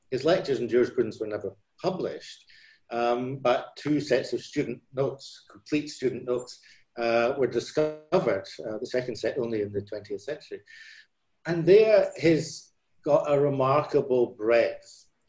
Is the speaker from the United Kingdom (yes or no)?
yes; Scotland, United Kingdom; also born or lived in Sydney, Australia; now in Hong Kong; Prior to that, I was in Scotland, which is my home country, at the University of Glasgow for also about 10 years.